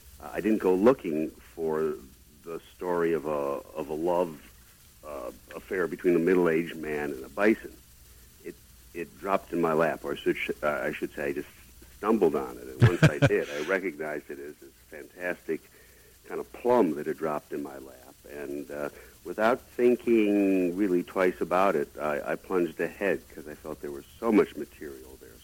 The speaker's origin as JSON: {"language": "English", "town": "Chicago", "region": "Illinois", "country": "United States", "tie": "born or raised there", "also_born_or_lived": "Boston", "lives_now": "Manhattan, United States", "said": "I grew up in Chicago, just south of where you are now, and lived in Boston and now live in Manhattan. I'm very much a transplanted Midwesterner to the East Coast"}